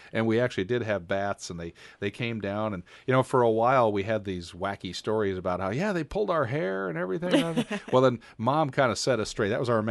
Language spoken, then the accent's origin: English; Dubuque, Iowa, United States; I grew up in Dubuque, and I was in town. So we trick-or-treated around our neighborhood.